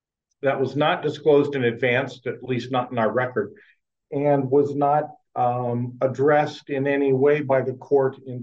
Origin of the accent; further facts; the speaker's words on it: Mankato, Minnesota, United States; I'm an attorney from Mankato, Minnesota